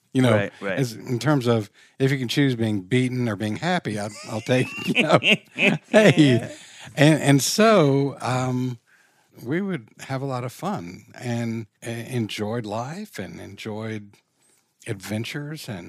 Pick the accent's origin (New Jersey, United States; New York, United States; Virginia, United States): Virginia, United States; Richmond; I grew up in Richmond, Virginia. My family lived with another family in this huge house.